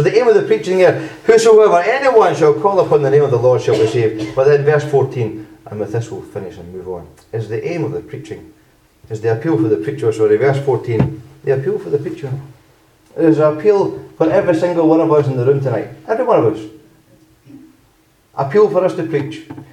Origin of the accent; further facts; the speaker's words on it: Plains, Scotland, United Kingdom; Now, you know, from by my accent, that I come from a place called Lanarkshire, which is really the centre of the universe, especially the village of Plains.